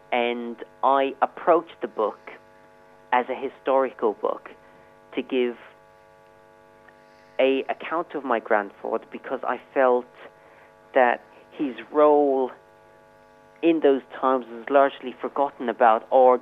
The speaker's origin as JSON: {"language": "English", "town": "Limerick", "region": "Munster", "country": "Ireland", "moved": "yes", "lives_now": "Croydon, United Kingdom", "said": "I'm originally from Limerick City. I left Limerick City in 1988 to go to Croydon, that's in the southeast of England."}